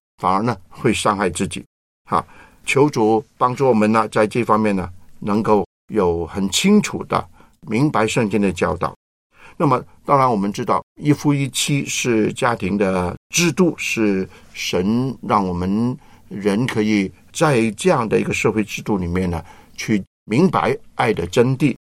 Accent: China; 那我们中国人就说哎，很注重亲情啊

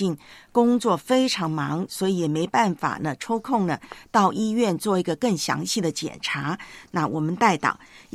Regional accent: Taiwan; 在我的老家台湾啊，我们就是以前呢生活条件不是那么好

